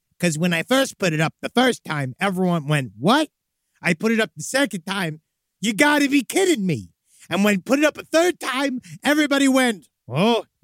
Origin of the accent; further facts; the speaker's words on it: New York, United States; Because she's from New York and I'm from New York.